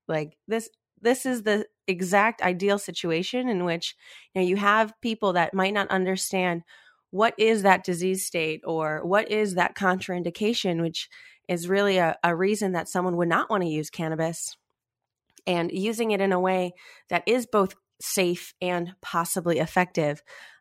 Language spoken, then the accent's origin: English; Minnesota, United States; I returned home to my home state of Minnesota